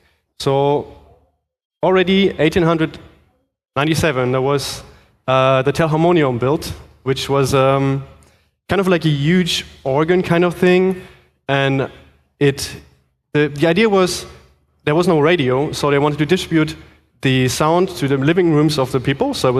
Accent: southern Germany, Germany; English is a second language; moved away as an adult; also born or lived in Quebec; now in Hong Kong; I'm from Southern Germany. I studied in what you just said in Quebec, music technology, and right now I'm running a little music tech startup company in Hong Kong as the CTO

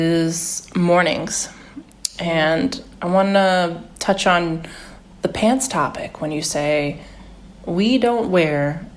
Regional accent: the South, United States; We're both Americans. We're both from the United States.

